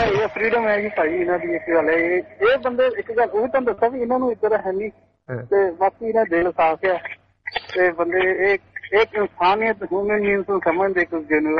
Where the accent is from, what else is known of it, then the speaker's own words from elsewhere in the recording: Jalandhar, Punjab, India; now in Shepparton, Australia; ਮੈਂ ਸ਼ੈਪਟਨ ਭਾਜੀ ਆਪਣੇ ਇੰਡੀਆ ਜਲੰਧਰ